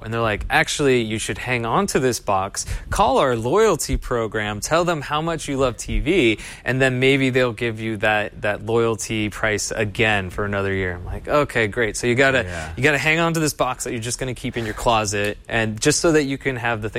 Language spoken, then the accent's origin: English; California, United States; I'm from the Bay, so little history there.